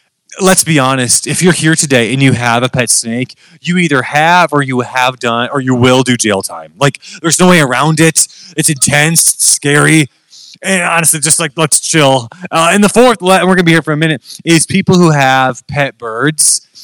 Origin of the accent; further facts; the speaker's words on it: Phoenix, Arizona, United States; I'm from Phoenix, Arizona.